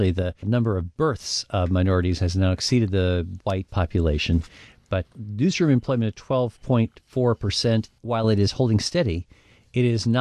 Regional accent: Rapid City, South Dakota, United States; the first newsroom I worked in at my hometown paper in Rapid City, South Dakota

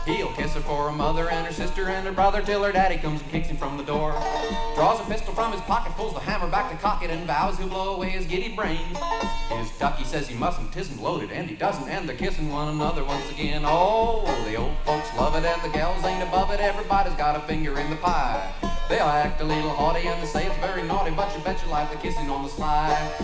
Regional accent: Pennsylvania, United States; I grew up in Pennsylvania. It was kind of far out in the country. There was not a whole lot to do except get in trouble.

